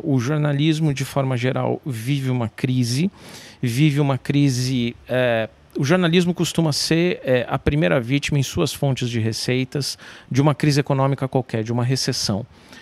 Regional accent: São Paulo, Brazil; now in Brasília, Brazil; hoje eu moro em Brasília, mas sou de São Paulo, estudei em São Paulo, estudei aqui na Avenida Paulista, e me lembro muito quando eu era jovem ali, 17, 18 anos, eu estudava na Avenida Paulista

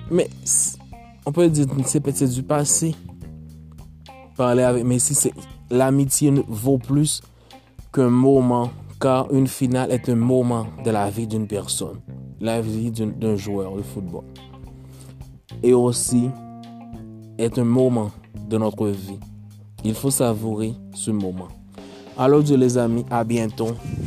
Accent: Haiti; now in Chile; je vous dis que je suis au Chili. Je suis haïtien et je suis fier de l'être.

